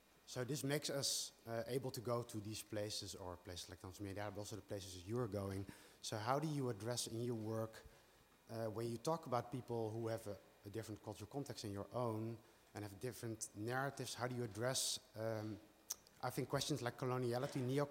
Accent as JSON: {"language": "English", "country": "Netherlands", "said": "I'm also from the Netherlands, an artist or designer."}